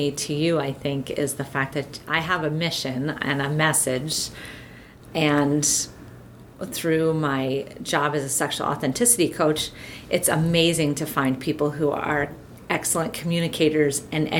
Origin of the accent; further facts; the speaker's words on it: New Jersey, United States; accent: Jersey twang; now in Minnesota, United States; I moved to Minnesota from New Jersey, so I've got a little bit of a Jersey twang to my voice, and I don't really fit into the Minnesota everything, except my O's have gotten longer over the 8.5 years I've been here.